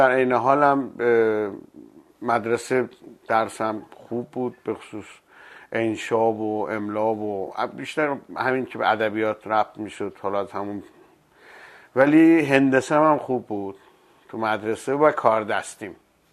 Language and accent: Persian; Jolfa, East Azerbaijan, Iran; born there; من در حقیقت در جلفا به دنیا اومدم. من جلفا یه شهر مرزیه